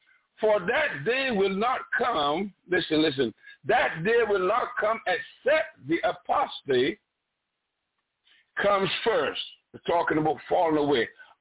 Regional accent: Barbados; I shared this sometime back in the country that I grew up in Barbados.

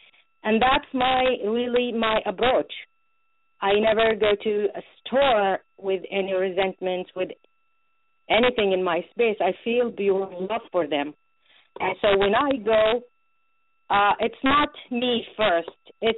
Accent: Saudi Arabia; English is a second language; now in United States; I was born and raised in Saudi, so I'm a Saudi woman

